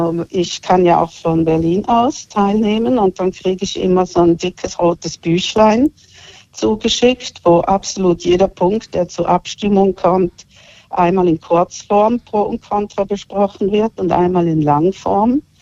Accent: Switzerland; German is a second language; Ja, ich bin Schweizerin und bin in der Schweiz aufgewachsen und habe da eben die direkte Demokratie mitbekommen.

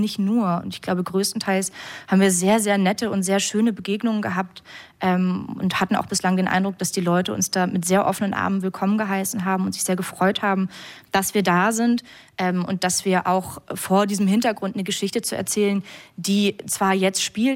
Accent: West Germany, Germany; ich komme aus Westdeutschland, und ich bin damit aber auch groß geworden

